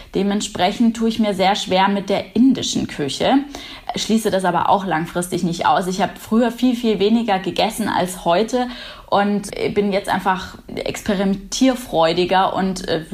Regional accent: Munich, Bavaria, Germany; Und Weiß-Blau steht für meine Heimat. Heimat ist Bayern und München im Besonderen. Hier lebe ich

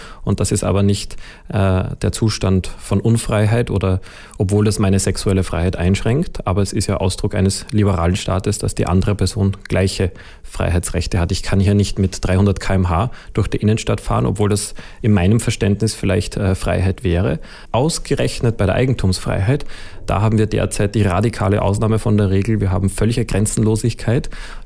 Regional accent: Salzburg, Austria; als ich bin in der Natur aufgewachsen in Salzburg und habe dort die Verbundenheit von allem wahrgenommen.

